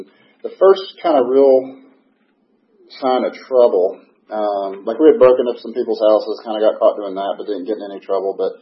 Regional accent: Pittsburgh, Pennsylvania, United States; born there; I was born in Pittsburgh in 1976. I'm 47 years old.

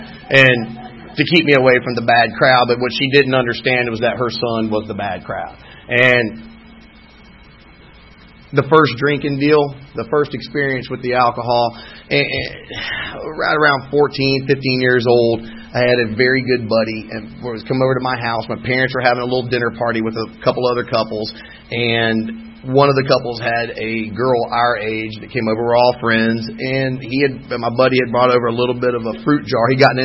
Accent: Texas, United States; born there; moved away; I was born in Texas, and I'm a recovering Texan.

